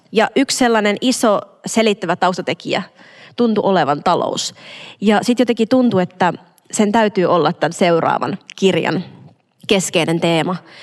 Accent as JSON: {"language": "Finnish", "town": "Imatra", "region": "South Karelia", "country": "Finland", "accent": "South Karelian dialect", "said": "Minä itse puhun Etelä-Karjalan murretta. Minä olen Imatralta."}